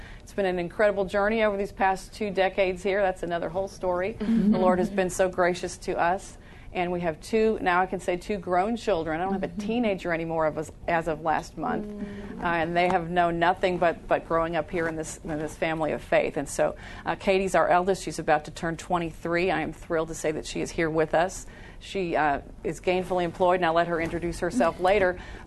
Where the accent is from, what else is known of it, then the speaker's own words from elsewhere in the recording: Bloomfield Hills, Michigan, United States; also born or lived in Pompano Beach, Florida; I hail from Bloomfield Hills, Michigan, and Pompano Beach, Florida, kind of split there in my youth.